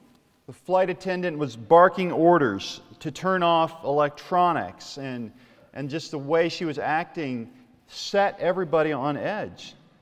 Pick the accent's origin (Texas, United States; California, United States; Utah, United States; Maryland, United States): Maryland, United States; Baltimore; I come from Baltimore.